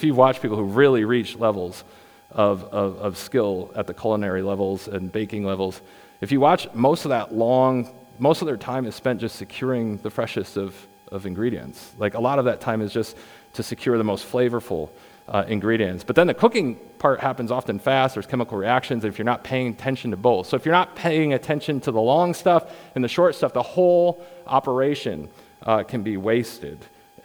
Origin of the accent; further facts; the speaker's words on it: Midwest, United States; And we're flatlanders. We come from the Midwest, so we didn't take into consideration topography